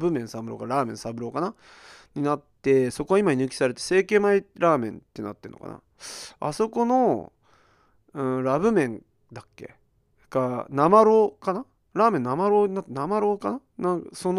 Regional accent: United States; now in Japan; もちろんアメリカンピザがもともと好きだったんですよ。アメリカで育ったし、みたいな。

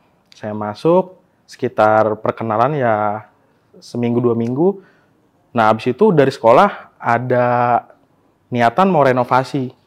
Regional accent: Bogor, West Java, Indonesia; moved away; also born or lived in Gunung Kidul; gue itu pindahan ya Bang ya, dari Bogor Jawa Barat ke Gunung Kidul, pindahan sekolah Bang.

